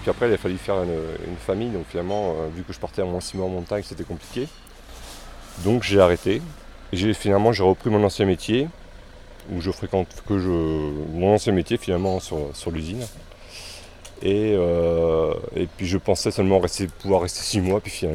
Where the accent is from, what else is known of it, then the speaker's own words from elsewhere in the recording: Orléans, Centre-Val de Loire, France; moi je suis natif d'Orléans voilà, à l'origine.